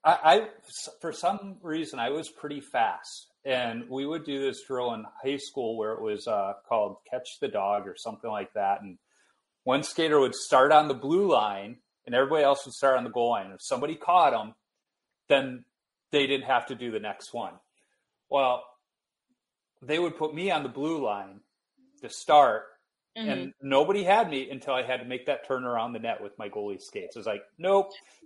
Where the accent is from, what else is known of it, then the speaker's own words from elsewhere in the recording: Chicago, Illinois, United States; also born or lived in Minnesota; When I was growing up, we in Chicago, we didn't call them Herbies.